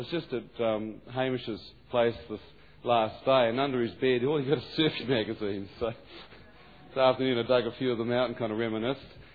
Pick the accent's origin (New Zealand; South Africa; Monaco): New Zealand; Tauranga, Bay of Plenty; also born or lived in Waikato; I was born and bred in New Zealand and brought up in Tauranga and the Bay of Plenty and surfed a lot. For a few years I lived in the poor Waikato amongst the fog.